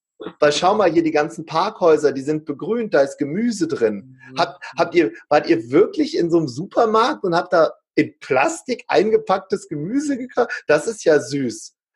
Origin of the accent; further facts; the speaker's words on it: Wuppertal, North Rhine-Westphalia, Germany; now in Limburg, Germany; Es gab im Vergleich zu der Zeit, wo ich aufgewachsen bin, in einer Großstadt in Wuppertal, da gab es keinen Bioladen.